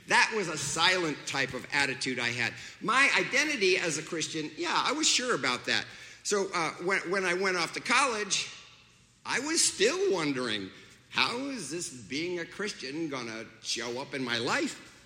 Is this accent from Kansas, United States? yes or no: yes; Hamlin, Kansas, United States; Hamlin Baptist Church in Hamlin, Kansas.